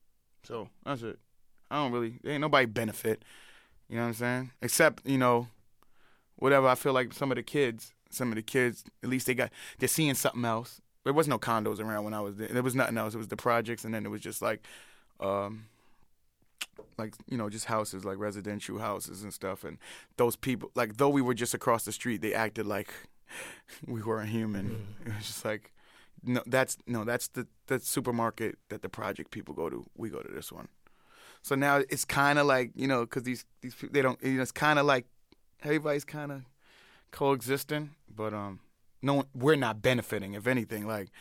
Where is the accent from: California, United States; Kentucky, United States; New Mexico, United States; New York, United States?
New York, United States; Brooklyn; I'm competitive about everything because I grew up in Brooklyn.